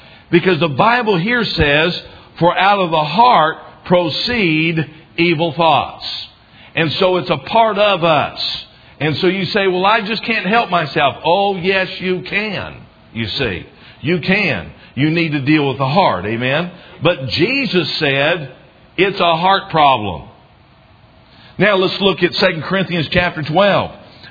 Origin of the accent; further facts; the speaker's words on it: the South, United States; accent: southern; people were talking about my southern accent being just a little bit stronger because I was around them